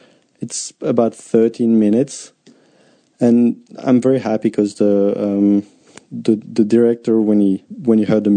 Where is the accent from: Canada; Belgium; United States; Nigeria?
Belgium; 30 years old, I'm from Belgium.